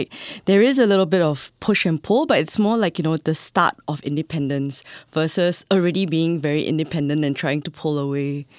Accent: Singapore; when I was growing up in Singapore, a lot of the books I read were from, you know, the United States or from, like, the UK.

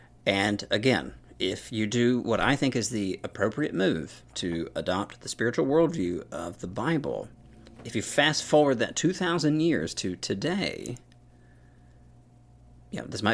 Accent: the South, United States; Maybe it's because I'm from the South.

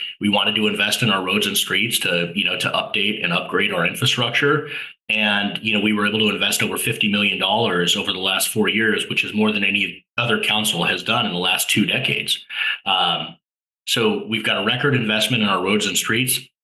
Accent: Fullerton, California, United States; growing up in Fullerton, we know a lot about our city's roots and our city's history

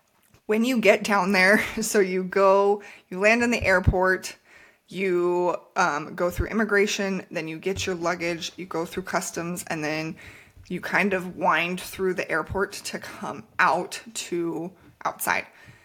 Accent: New Mexico, United States; not speaking like fluent Spanish, we know some to get by because we are from New Mexico, but we don't know like a ton.

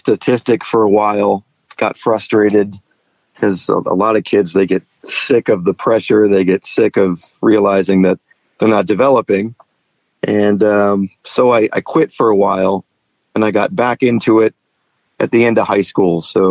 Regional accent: Chicago, Illinois, United States; I grew up in the Chicago area. I was the only kid on my block. I just hit 44, so we're talking early 80s, very late 70s when youth soccer was getting started.

